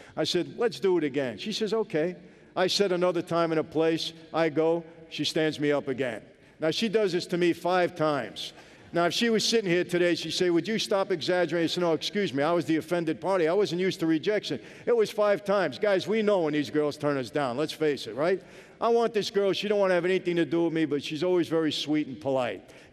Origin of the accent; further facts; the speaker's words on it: Brooklyn, New York, United States; now in Los Angeles, United States; I'm not from L.A., I'm from Brooklyn.